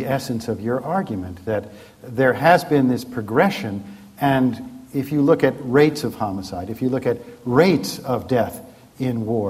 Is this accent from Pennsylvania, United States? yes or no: no; New Jersey, United States; The stooge was from Jersey. I say that because I'm from Jersey.